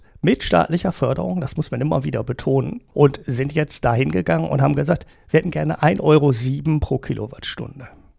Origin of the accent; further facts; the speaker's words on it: Netherlands; Ich kann die als Niederländer einfach nicht kaufen.